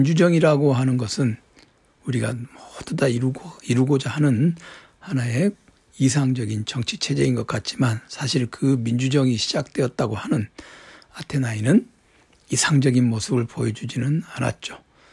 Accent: Jeolla, South Korea; 저 전라도 사람이라고 해서 김대중 전 대통령 김대중 지지자 아니었어요.

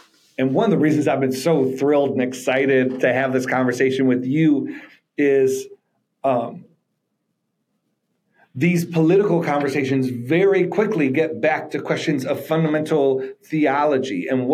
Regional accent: Buffalo, New York, United States; now in Baltimore, United States; I'm from Buffalo, New York, live in Baltimore, Maryland

